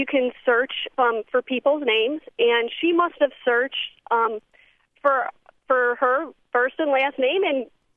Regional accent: Ohio, United States; And even though she lives in Alabama, and she's African-American, and I'm white from Ohio, we find things to talk about.

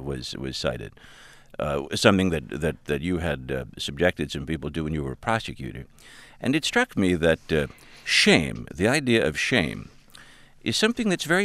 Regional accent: New York, United States; Because I have a lot of friends whom I grew up with in New York

